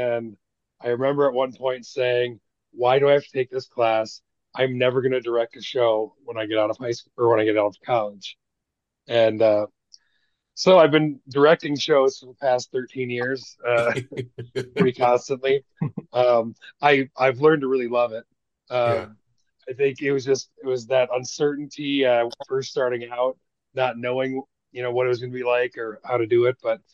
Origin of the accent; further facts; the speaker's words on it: Sioux Falls, South Dakota, United States; Ooh, well, I was born and raised in Sioux Falls.